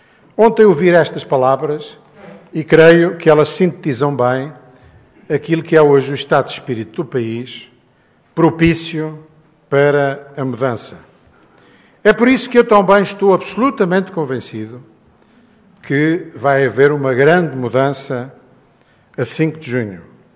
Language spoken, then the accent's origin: Portuguese; Portugal; Apetecia-me, como português, repudiar a imbecilidade a que temos assistido